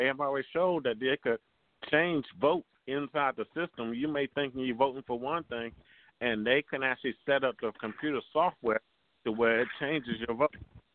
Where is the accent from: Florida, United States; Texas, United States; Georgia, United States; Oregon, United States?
Florida, United States; You know, and I'm from Florida, and it really makes me mad with the voting system here